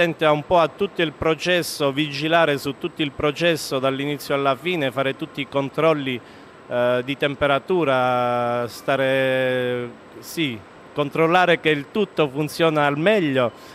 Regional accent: Calabria, Italy; moved away; io sono italiano, vengo dalla Calabria. Sono qua da quasi 19 anni.

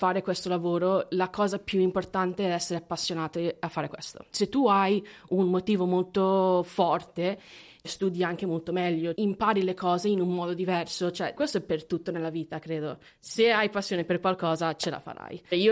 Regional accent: San Diego, California, United States; io sono nata e cresciuta negli Stati Uniti, quindi sono americana. E quindi io ho studiato in California, sono di San Diego e ho fatto l'università University of California Davis

